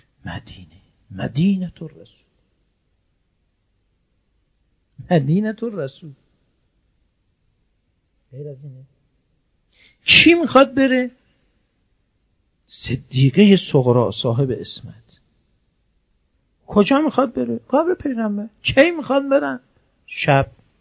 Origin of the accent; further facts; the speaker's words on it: Iran; شرمساریم بگیم ما ایرانی هستیم.